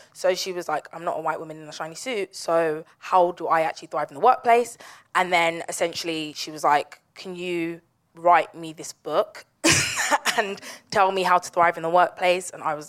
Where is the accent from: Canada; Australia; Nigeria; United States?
Nigeria; we always kind of joke about the fact that like we're Nigerian girls, so everything's kind of got like a pound sign somewhere.